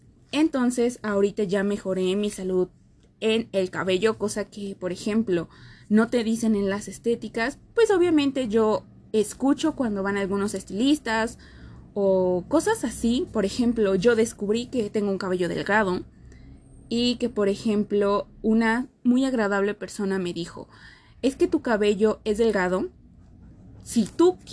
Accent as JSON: {"language": "Spanish", "town": "Xochimilco", "region": "Mexico City", "country": "Mexico", "said": "yo soy de aquí de Xochimilco, de la Ciudad de México."}